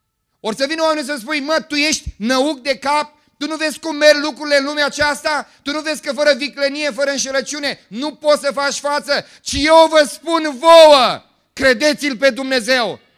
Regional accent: Bucharest, Romania; Eu sunt din București

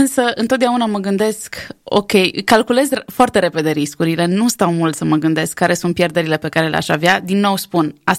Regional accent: Moldova Nouă, Caraș-Severin, Romania; now in Timișoara, Romania; deși amândoi suntem deloc din Moldova Nouă

